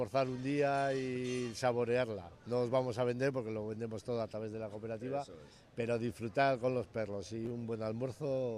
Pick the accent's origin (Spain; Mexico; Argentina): Spain; Santa Cruz de Campezo, Basque Country; soy de Santa Cruz de Campezo.